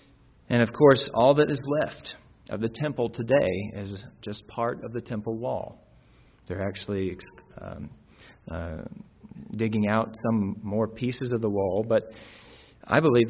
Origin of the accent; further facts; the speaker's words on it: Alabama, United States; I grew up in Northeast Alabama, in a particular area in Northeast Alabama that we kind of called Tornado Alley.